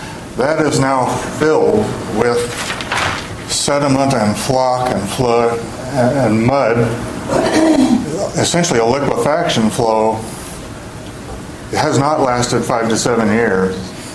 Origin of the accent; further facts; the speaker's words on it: Vancouver, Washington, United States; Thank you. … from Vancouver, Washington.